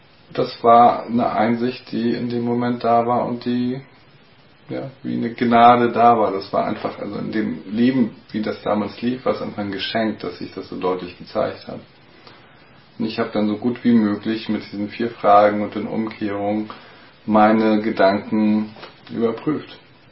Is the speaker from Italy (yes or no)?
no; Hamburg, Germany; war dann Byron Katie in Hamburg, wo ich herkomme.